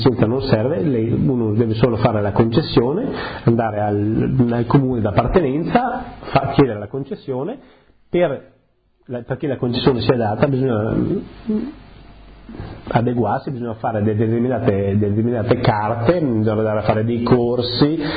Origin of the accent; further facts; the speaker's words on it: Polcenigo, Friuli-Venezia Giulia, Italy; moved away; A Polcenigo, quando io sono partito, il mio paese aveva sei, cioè il comune di Polcenigo con sei borghi